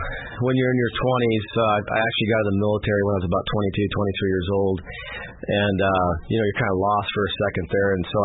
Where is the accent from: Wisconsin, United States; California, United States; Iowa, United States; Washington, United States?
Washington, United States; Yeah, so I grew up in Washington